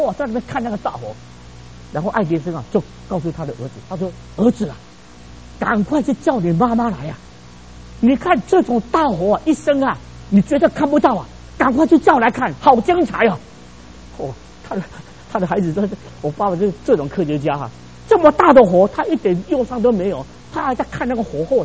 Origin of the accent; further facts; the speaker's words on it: Taiwan; moved away; also born or lived in Canada; 那我从台湾来的时候啊，那个时候也没有这么厚的这个大衣